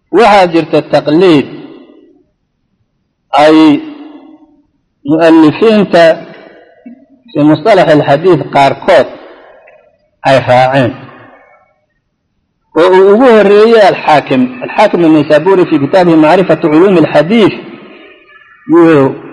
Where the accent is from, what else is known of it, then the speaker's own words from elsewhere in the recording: Damascus, Damascus Governorate, Syria; كل ولد دمشقي أنا وأنا دمشقي حماها الله وصانها